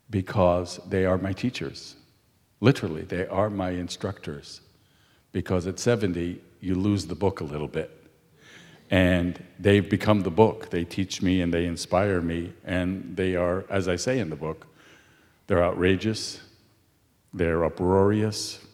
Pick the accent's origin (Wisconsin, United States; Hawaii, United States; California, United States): California, United States; San Francisco; I grew up in San Francisco, a magical place. Our first house was on 31st Street, which meant we were 31 blocks and change from the Pacific Ocean.